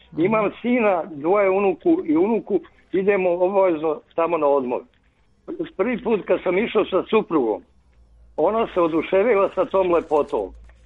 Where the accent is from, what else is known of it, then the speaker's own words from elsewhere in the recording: Belgrade, Serbia; also born or lived in Ravnice, Bosnia and Herzegovina; Živim u Beogradu od 6. godine, ali sam rođen u Podkozarju. 42. godine, u najgore vreme.